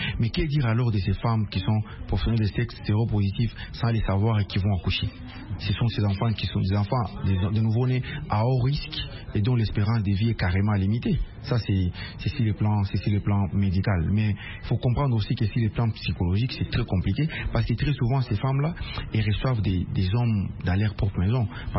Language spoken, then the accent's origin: French; DR Congo; Chez nous, en RDC